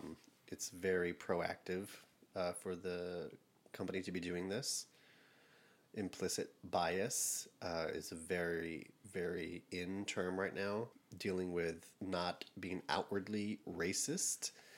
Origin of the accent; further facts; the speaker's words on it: Chicago, Illinois, United States; Bitch, I'm from Chicago.